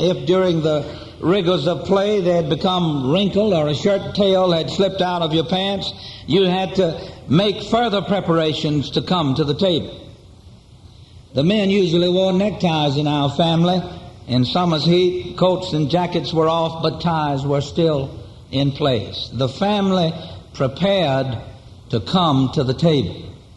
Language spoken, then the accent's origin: English; Kingstree, South Carolina, United States; I will fly this afternoon to Kingstree, South Carolina, my hometown, where I will be a part of the celebration in the next 2.5 days of the 255th anniversary of that church's founding, of our church there. It is no secret by now that I grew up on a farm in South Carolina in the Low Country.